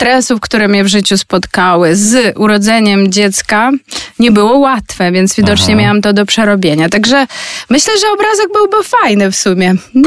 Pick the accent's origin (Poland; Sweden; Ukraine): Ukraine; Polish is a second language; Jestem po prostu, tu akurat jestem typową Ukrainką.